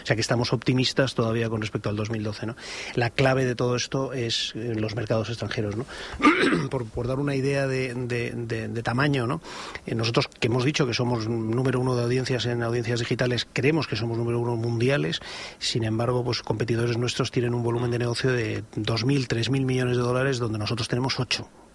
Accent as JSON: {"language": "Spanish", "country": "Spain", "said": "hemos sido incapaces de financiarlos en Estados Unidos porque somos españoles."}